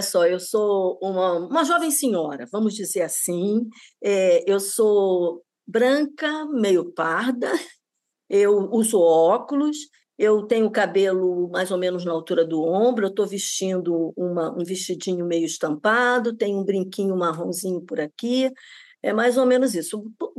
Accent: Rio de Janeiro, Brazil; eu morava num conjunto habitacional aqui no subúrbio do Rio, onde eu nasci, inclusive

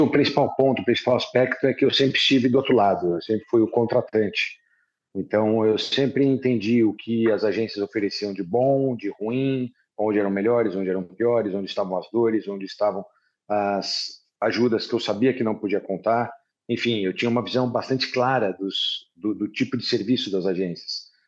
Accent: São Paulo, Brazil; Paulistano também. Paulistano.

